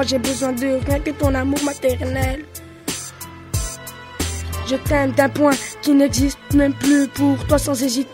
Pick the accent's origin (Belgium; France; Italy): Belgium; Brussels; Je viens des quartiers de Bruxelles. J'ai 15 ans, enfin, je vais avoir 15 ans.